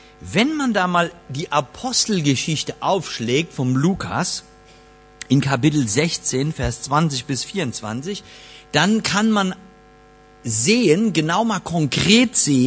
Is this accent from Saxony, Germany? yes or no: no; Nassau, Rhineland-Palatinate, Germany; Nun, auf dem Marktplatz da in Nassau-Lahn, wo ich herkomme, da gibt's noch einen Marktplatz.